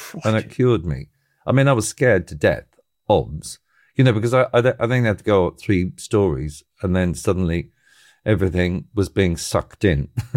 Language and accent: English; Australia; probably because I'm from Australia, I like the rugby and the cricket.